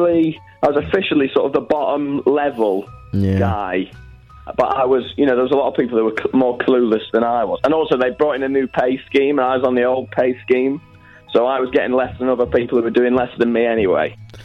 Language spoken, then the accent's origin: English; Macclesfield, North West England, United Kingdom; I'm from Macclesfield, yeah, in Cheshire.